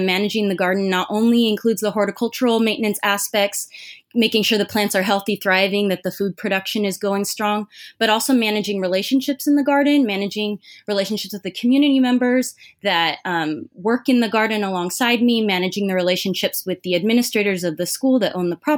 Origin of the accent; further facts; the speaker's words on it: Irvine, California, United States; now in Los Angeles, United States; You know, I grew up in Orange County in Irvine. I went up to school at UC Santa Cruz